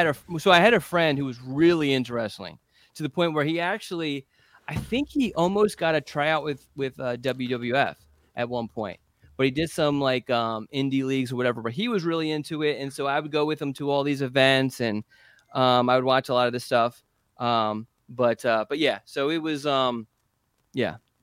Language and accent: English; Philadelphia, Pennsylvania, United States; so keep in mind, I grew up in Philadelphia